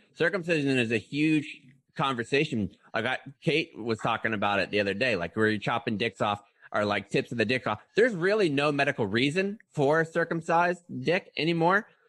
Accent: Pensacola, Florida, United States; It's like when you go back now, because I'm from Pensacola and I haven't lived there forever.

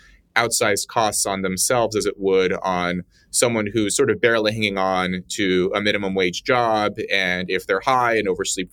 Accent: Red Bluff, California, United States; I thought about my friends that I grew up with in Red Bluff, California

